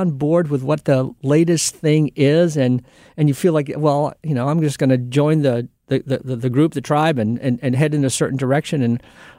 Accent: Massachusetts, United States; two in my home state of Massachusetts and one in Pennsylvania.

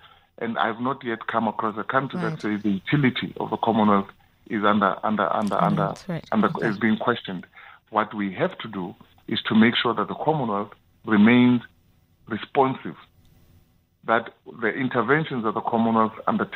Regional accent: Lesotho; I mean, I come from Lesotho. We never used to have snow in November.

